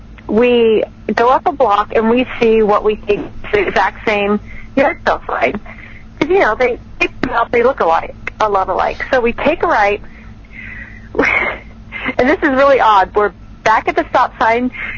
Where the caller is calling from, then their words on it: Oregon, United States; I'm calling from Oregon.